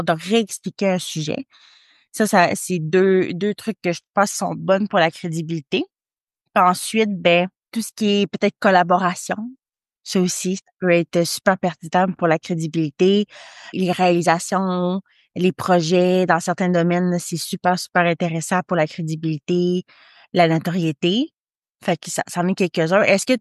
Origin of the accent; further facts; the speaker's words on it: Lévis, Quebec, Canada; Donc, je suis de Lévis.